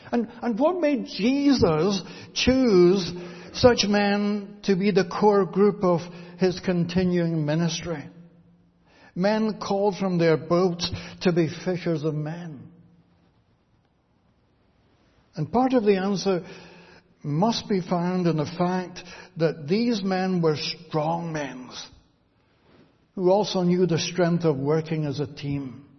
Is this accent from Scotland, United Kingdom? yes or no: yes; Girvan, Scotland, United Kingdom; where I spent some years growing up in Girvan and watching the herring drifters sail out of the harbour